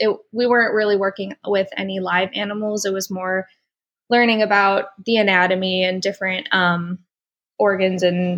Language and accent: English; Chicago, Illinois, United States; Yeah, like you said, I grew up in the Chicago area, and going to Ohio State for undergrad was really cool because I got to get away from home somewhat.